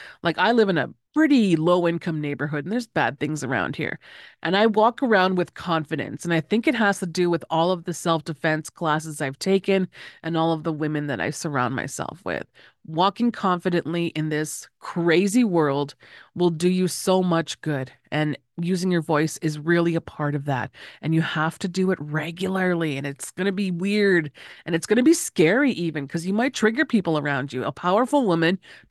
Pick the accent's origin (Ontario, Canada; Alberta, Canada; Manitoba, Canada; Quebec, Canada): Manitoba, Canada; Winnipeg; That's just how I grew up in Winnipeg, right?